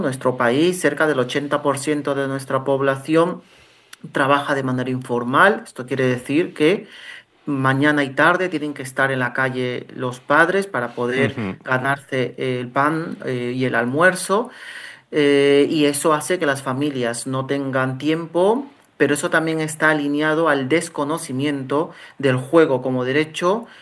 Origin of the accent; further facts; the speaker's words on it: Peru; yo soy peruano, y en mi país